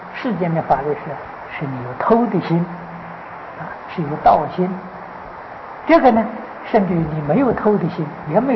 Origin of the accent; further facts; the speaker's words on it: Taiwan; 我们台湾人所吃的世界第一啊